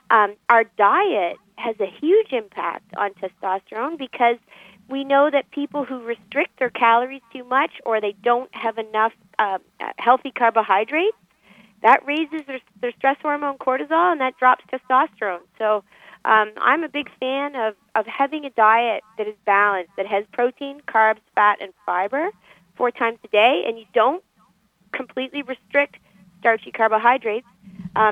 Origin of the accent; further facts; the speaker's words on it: Canada; also born or lived in Spain; I was born in Spain, and then I moved to Canada just when I was abou